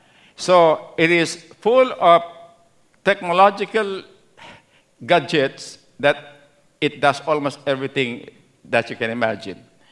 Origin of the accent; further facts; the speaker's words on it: Central Luzon, Philippines; accent: Kapampangan; My Pampango accent's coming out.